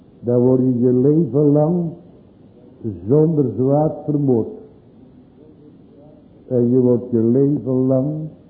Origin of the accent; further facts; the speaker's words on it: Zeeland, Netherlands; born there; We hebben gisteravond in onze geboorteplaats in Zeeland, in de hervormde kerk, ook mogen spreken.